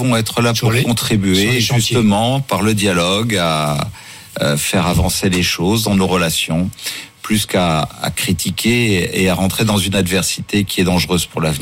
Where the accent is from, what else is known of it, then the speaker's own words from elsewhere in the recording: France; parce que nous sommes Français. On est Français.